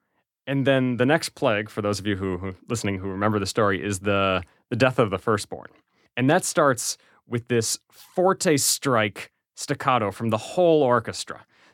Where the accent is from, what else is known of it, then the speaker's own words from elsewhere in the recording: Amberley Village, Ohio, United States; I actually encountered the piece for the first time when I was pretty young, growing up in Amberley Village, which has a very large Jewish community.